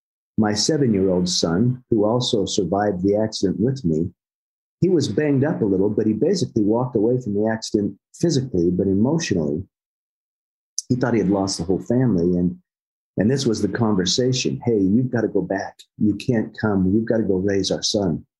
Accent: Utah, United States; I grew up here in the Rocky Mountains of Utah.

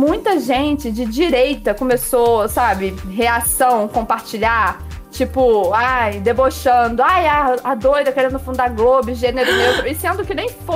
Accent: Volta Redonda, Rio de Janeiro, Brazil; Volta Redonda, eu sou da cidade

